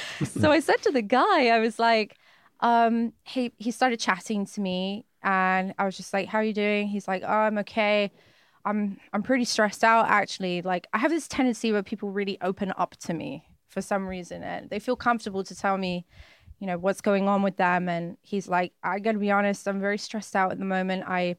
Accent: United Kingdom; now in United States; I'm trying very hard to actually sound a little bit more British because I don't spend any time with British people.

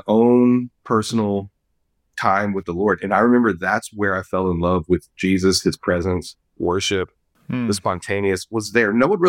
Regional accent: Lafayette, Louisiana, United States; born and raised in Lafayette, Louisiana.

